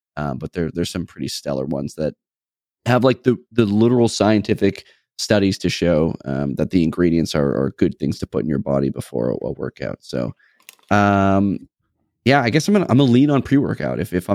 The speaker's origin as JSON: {"language": "English", "region": "New England", "country": "United States", "said": "We're from New England, New Hampshire track, not Ohio, you know, Texas or whatever."}